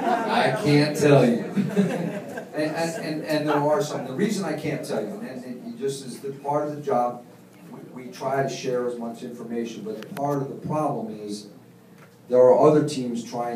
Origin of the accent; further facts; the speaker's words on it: California, United States; Now, I grew up in California. You looked out the window and said, same as yesterday.